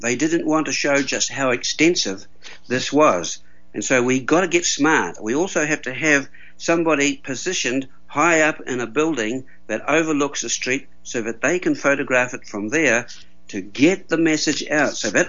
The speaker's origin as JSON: {"language": "English", "town": "Matamata", "region": "Waikato", "country": "New Zealand", "tie": "born there", "said": "because I was born in Matamata, which is where Middle Earth is"}